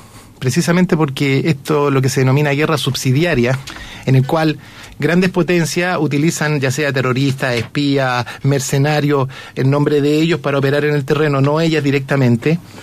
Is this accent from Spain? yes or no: no; Chile; Nosotros como chilenos sabemos que es difícil Chile